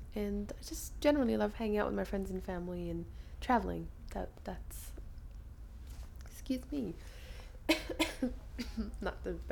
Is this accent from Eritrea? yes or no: yes; Eritrea; now in Liverpool, United Kingdom; I'm originally from Eritrea, but actually 9 years ago, my parents moved us to Liverpool, and that was quite different for me.